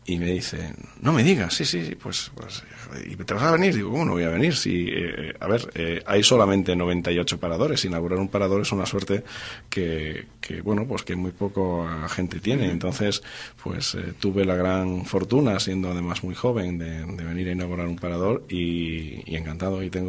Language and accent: Spanish; Mérida, Extremadura, Spain; also born or lived in Madrid / Cantabria; vengo de Mérida, soy nacido en Mérida, soy extremeño